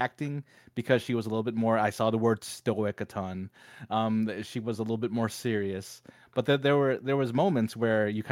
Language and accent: English; United States; the importance that it was to me as a one as a Filipino American, kind of seeing that role, really had a huge impact on me.